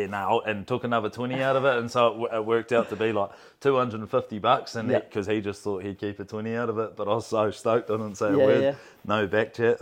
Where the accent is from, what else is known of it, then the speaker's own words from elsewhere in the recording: Whangamata, Waikato, New Zealand; I was from Whangamata